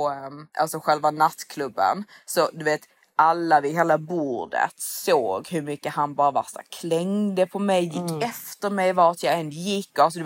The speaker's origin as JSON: {"language": "Swedish", "country": "Sweden", "said": "jag är svensk."}